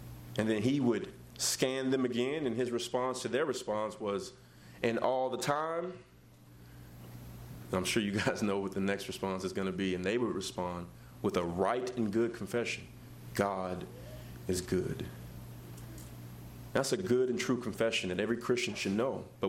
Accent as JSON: {"language": "English", "region": "the South", "country": "United States", "tie": "born or raised there", "said": "You know, growing up in the South, I never really went to church. My mom was from New York."}